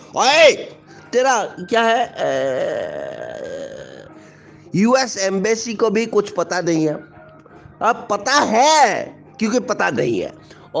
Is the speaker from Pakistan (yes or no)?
no; United States; now in India; मैं एक American citizen हूँ, अमेरिकन सिटीजन मैं अमेरिकन हूँ। मेरा यूएस पासपोर्ट है, मैं यूएस पासपोर्ट से ही इंडिया में घुसा हूँ।